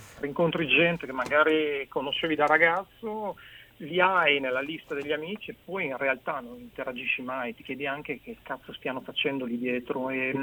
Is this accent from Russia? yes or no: no; Parma, Emilia-Romagna, Italy; effettivamente siamo tutti nati, credo che siamo tutti nati a Parma.